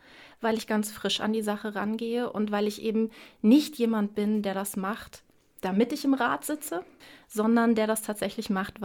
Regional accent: Bad Lauterberg, Lower Saxony, Germany; also born or lived in Northeim / Barbis; ich bin in Lauterberg geboren, ich bin in Northeim geboren und am ersten Tag nach Osterhagen gekommen und habe dann in Barbis gewohnt und dann in Lauterberg. Das heißt, ich kenne zwei der drei Orte als meinen Lebensmittelpunkt.

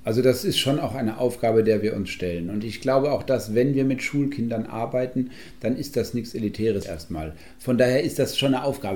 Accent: Cologne, North Rhine-Westphalia, Germany; ich komme ja jetzt nochmal aus Köln

